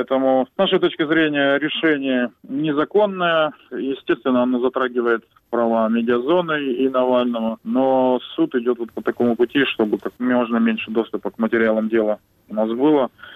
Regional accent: Sochi, Krasnodar Krai, Russia; поскольку мы иногородние, то есть и я из Сочи

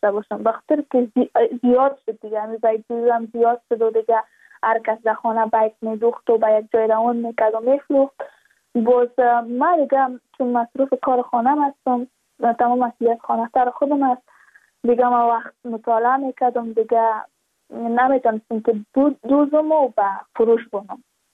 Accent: Badakhshan, Afghanistan; چون ما از بدخشان هستیم،

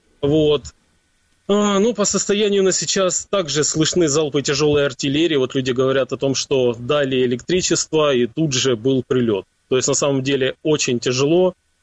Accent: Bakhmut, Donetsk Oblast, Ukraine; Город Бахмут – это мой родной город. Это дом, который вы все видели. Моя семья там жила.

